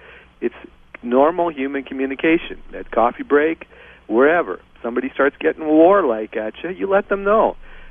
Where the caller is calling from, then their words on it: Canada; I'm calling from Canada.